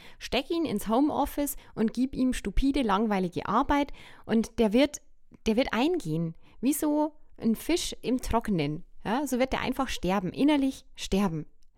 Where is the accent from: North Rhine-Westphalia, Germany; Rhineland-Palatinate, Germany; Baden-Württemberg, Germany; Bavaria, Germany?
Bavaria, Germany; So sagt man es bei uns im Bayerischen Wald.